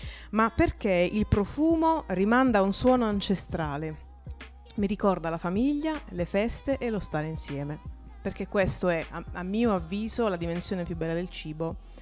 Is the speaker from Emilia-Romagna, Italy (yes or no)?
no; Taranto, Apulia, Italy; Io dico, da donna del sud, perché io sono pugliese di origini, quindi